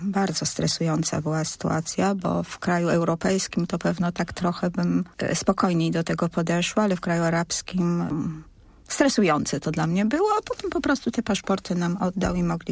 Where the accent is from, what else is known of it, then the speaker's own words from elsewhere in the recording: Podlaskie Voivodeship, Poland; Tak, to jest Podlasie, tak, to jest region, z którego pochodzę.